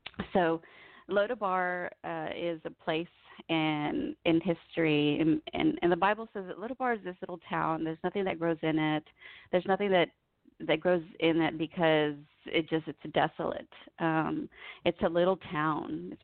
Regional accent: United States; born there; And so as I was born here in the United States, through chain migration, we were able to get my parents into the system.

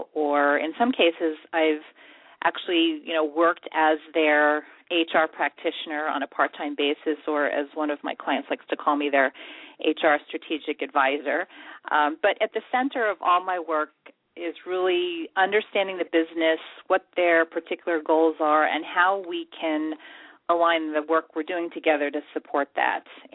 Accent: New York, United States; I'm an East Coast girl, and I'm from New York, and had an opportunity to move back actually to New York City

